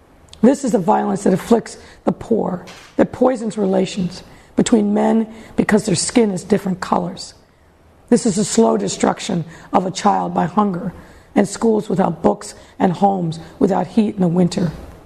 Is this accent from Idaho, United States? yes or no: no; Chicago, Illinois, United States; I am a Chicagoan, and so are you. And as a Chicagoan, I am a fighter.